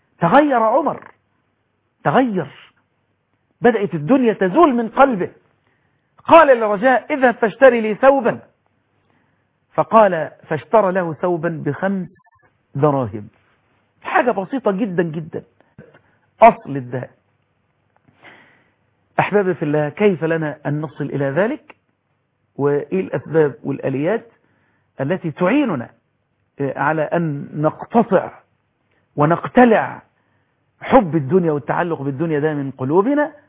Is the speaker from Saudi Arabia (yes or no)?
no; Egypt